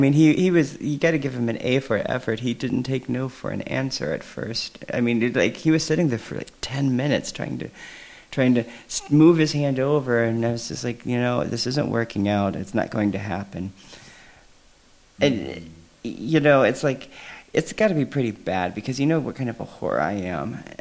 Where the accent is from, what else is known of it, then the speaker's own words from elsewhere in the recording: United States; now in Germany; And I said, I'm from Neukern. And he's like, no, where are you from originally? And I said, America.